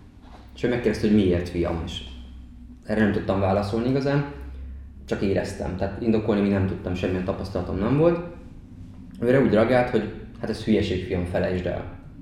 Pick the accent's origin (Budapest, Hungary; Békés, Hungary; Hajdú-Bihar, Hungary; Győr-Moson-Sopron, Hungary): Győr-Moson-Sopron, Hungary; Győr; Tudni kell, hogy Győrben nőttem fel, és onnan mentem Miskolcra tovább tanulni